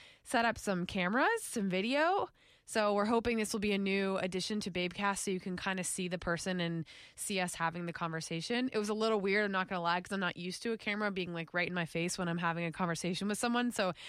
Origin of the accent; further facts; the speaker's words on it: West Palm Beach, Florida, United States; I'm from West Palm, so